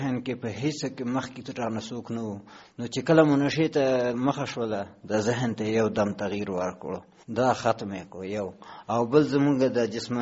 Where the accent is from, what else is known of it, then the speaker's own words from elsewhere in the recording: Logar, Afghanistan; او زه اوسېدونکی د لوګر د ولایت یم. زه چې یم خپله 15 کلن یم.